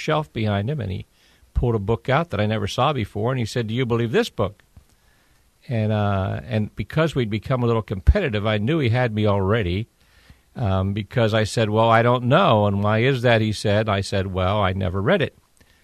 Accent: United States; born there; because I wasn't Jewish and I was born in America.

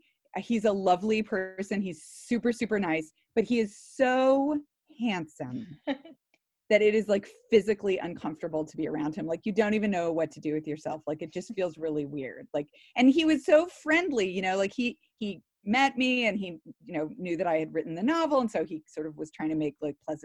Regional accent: Texas, United States; I'm from Texas, but I went to Vassar College in Poughkeepsie.

